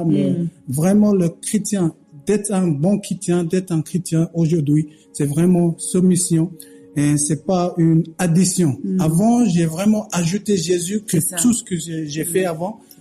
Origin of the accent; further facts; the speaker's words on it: Australia; French is a second language; moved away as an adult; now in France; Je viens d'Australie et je suis venu en France pour jouer professionnel.